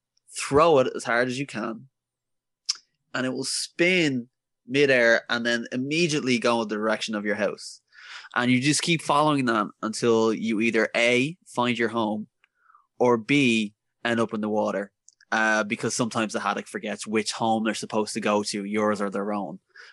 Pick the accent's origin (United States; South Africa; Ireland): Ireland; because I'm Irish